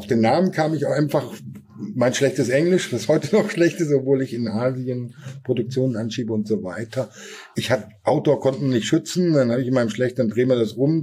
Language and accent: German; Tann, Hesse, Germany; born there; Ich bin geboren in Thann in der Rhön, die einzige wahre Stadt in der Rhön, die nämlich Thann-Rhön heißt.